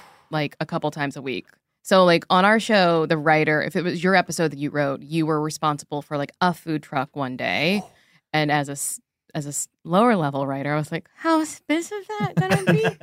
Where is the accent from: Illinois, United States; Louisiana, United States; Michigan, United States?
Louisiana, United States; Louisiana.